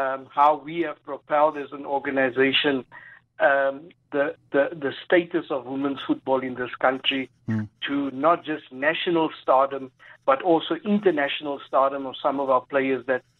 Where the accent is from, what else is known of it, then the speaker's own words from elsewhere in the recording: Port Elizabeth, Eastern Cape, South Africa; now in Gauteng, South Africa; I'm originally from Port Elizabeth.